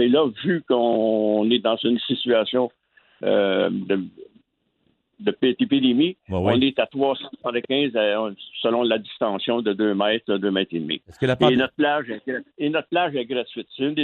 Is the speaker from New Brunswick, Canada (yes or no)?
no; Montebello, Quebec, Canada; J'ai été élevé à Montebello.